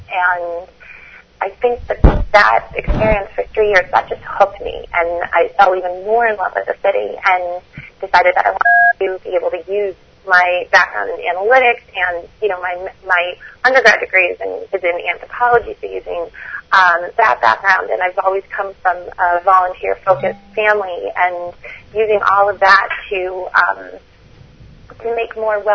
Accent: Revere, Massachusetts, United States; also born or lived in Marblehead; now in Salem, United States; So I grew up on the North Shore. I grew up in Revere and Marblehead, and my husband and I have lived in Salem for the last 10 years

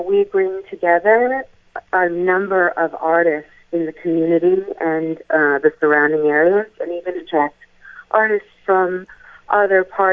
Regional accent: Boston, Massachusetts, United States; because I remember growing up in Boston and then bringing my children into Boston

